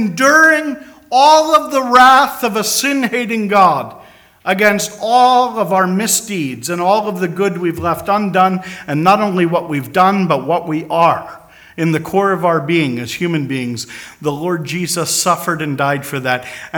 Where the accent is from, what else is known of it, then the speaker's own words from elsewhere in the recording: Pennsylvania, United States; Today in my home state of Pennsylvania, some student went into a high school and cut a number of other fellow students with a knife.